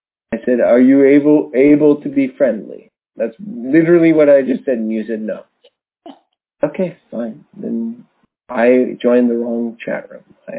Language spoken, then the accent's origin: English; Canada; We are both Canadian